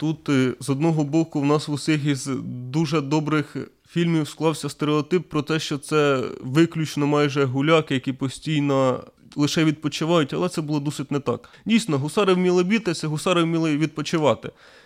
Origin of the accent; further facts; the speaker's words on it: Sumy, Sumy Oblast, Ukraine; І тому от ми, сумчани, повинні пишатися тим, що наші гусари були все-таки в Парижі.